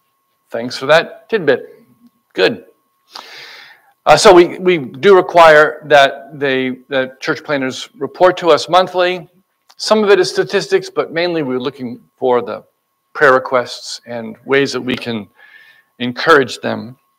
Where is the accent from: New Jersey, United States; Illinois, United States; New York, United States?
New Jersey, United States; a fellow by the name of Chris Bird, who's serving in Westfield, very close to where I grew up in New Jersey.